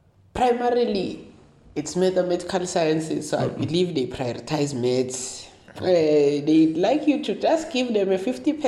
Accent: Kutlwanong, Free State, South Africa; I'm from Kutlwanong, so I understand.

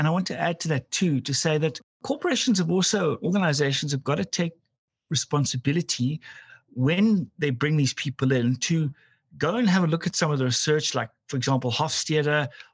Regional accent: South Africa; now in Canada; I came from South Africa and Africa, and I thought, you know, I'd experienced multiculturalism.

